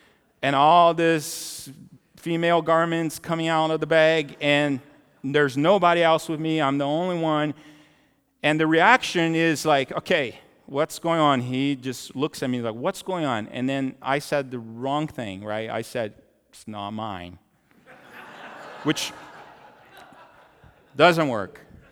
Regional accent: Brazil; and when I go to Brazil, to my hometown

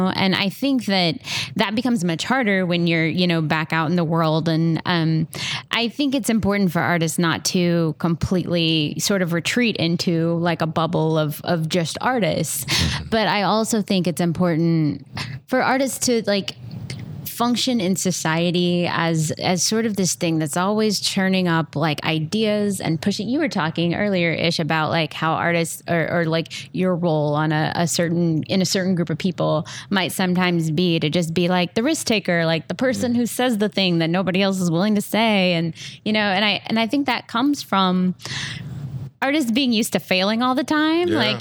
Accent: Indiana, United States; I mean, I grew up in Southern Indiana, and it was a very small town. There were about, you know, 500 people in that town

